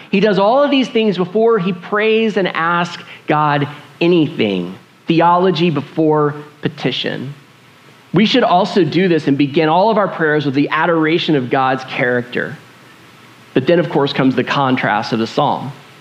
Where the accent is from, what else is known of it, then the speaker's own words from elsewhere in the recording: Houston, Texas, United States; I grew up in North Houston in a master plan community. It's fine. It's a fine place to grow up.